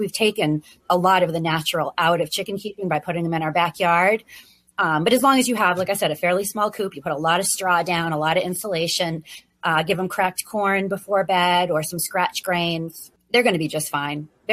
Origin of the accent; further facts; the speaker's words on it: New England, United States; also born or lived in Virginia; now in Maine, United States; I grew up in New England, so I personally am used to it, but I didn't raise chickens then